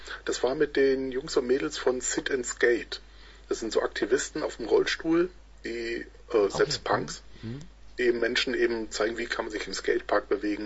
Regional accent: North Rhine-Westphalia, Germany; born there; now in Bavaria, Germany; gebürtiger Ruhrpöttler, lebe

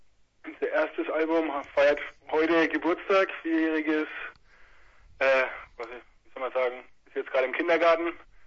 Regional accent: Eich, Bavaria, Germany; Wir kommen aus Eich. Das ist in der Nähe von Erlangen, aus Bayern, im schönen Mittelfranken.

